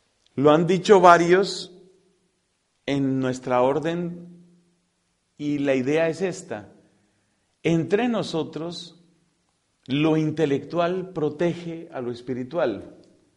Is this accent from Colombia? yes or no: yes; Colombia; En mi país, por ejemplo, los sindicatos, la mayor parte de los sindicatos fueron fundados por la iglesia. Resulta que los prelados y en particular los arzobispos de Bogotá